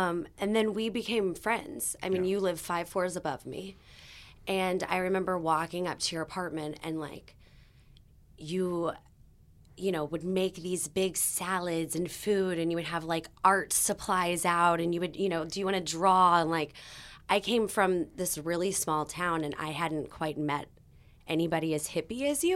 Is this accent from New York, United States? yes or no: no; Missouri, United States; I'm from Missouri. And we met within just a few days of me moving there.